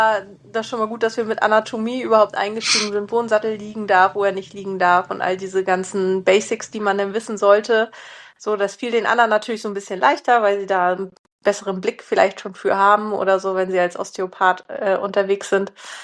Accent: Schleswig-Holstein, Germany; ich komme ja aus Schleswig-Holstein, doch ein bisschen weiter wegziehen müssen

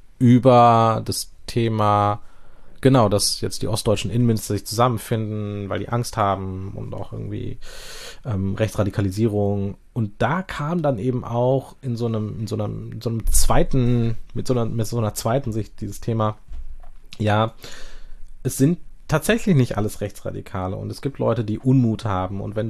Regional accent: Germany; weil ich es nämlich auch als Deutscher mit ohne deutschen Eltern sozusagen auch nicht verstehe.

